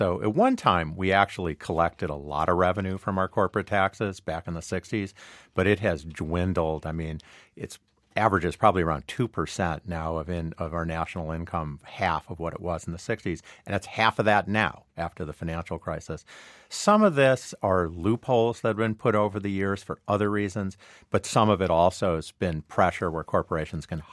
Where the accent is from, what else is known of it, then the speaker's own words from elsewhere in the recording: Rochester, New York, United States; I grew up in Rochester, New York. We had Xerox, Bausch & Lomb, Kodak.